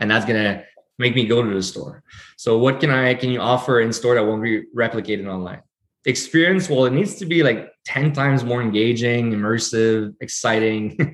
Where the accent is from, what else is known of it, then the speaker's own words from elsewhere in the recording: Montreal, Quebec, Canada; we're born and raised in Montreal as people